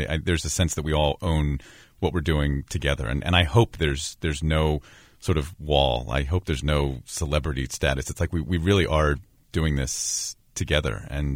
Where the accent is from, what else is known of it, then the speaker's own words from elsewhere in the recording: Pittsburgh, Pennsylvania, United States; also born or lived in Kentucky; I mean, I grew up in Pittsburgh. My wife grew up in Ohio. I lived in Kentucky for a while.